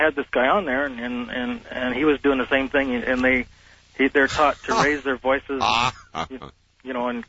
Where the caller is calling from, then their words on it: Phoenix, Arizona, United States; Hi, I'm calling from Phoenix.